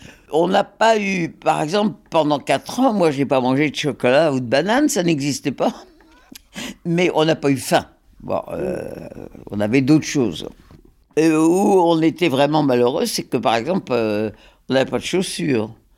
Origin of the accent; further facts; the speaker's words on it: Hauts-de-France, France; Parce que en 40, nous avons quitté le Nord pour aller dans le Midi parce que nous étions des réfugiés. Bon, on n'est pas resté très longtemps parce que on a été occupé tout de suite. On est remonté dans le Nord. Notre maison n'était pas détruite.